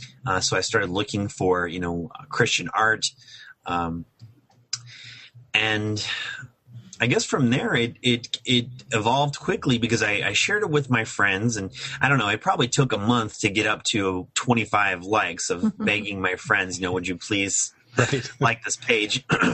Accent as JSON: {"language": "English", "town": "Cincinnati", "region": "Ohio", "country": "United States", "moved": "as an adult", "lives_now": "Florida, United States", "said": "I'm originally from Cincinnati, Ohio. I moved to Florida about 10 years ago."}